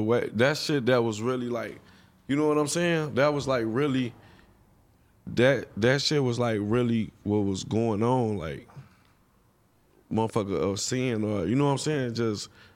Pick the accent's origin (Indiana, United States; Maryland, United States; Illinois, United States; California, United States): Illinois, United States; Kankakee; I'm from Kankakee. Okay. It's like 45 minutes, 30 minutes away from Chicago.